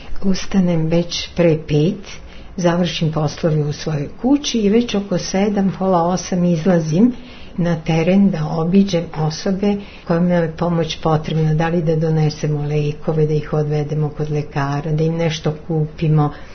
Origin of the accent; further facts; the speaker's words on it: Belgrade, Serbia; born there; also born or lived in Bosnia; iako sam rođena u Beogradu.